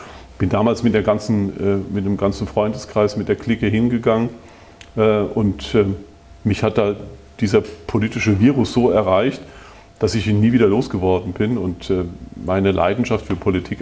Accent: Rhineland-Palatinate, Germany; Ich bin Arbeiterkind vom Dorf, bin gar nicht so weit von hier auch aufgewachsen in der Südpfalz.

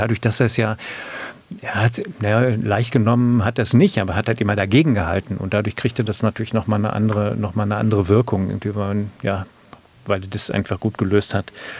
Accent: Lünen, North Rhine-Westphalia, Germany; 25 Kilometer nördlich eines anderen Ortes, der ebenfalls mit Lü anfängt und aus dem ich komme, nämlich Lünen, wo wir allerdings nicht Lüdinghausen sagen, sondern Lüdinghausen.

